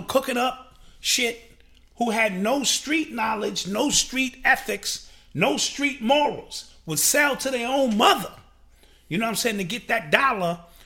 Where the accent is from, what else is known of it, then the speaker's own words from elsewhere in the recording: New York City, New York, United States; that was the era in which I grew up in New York City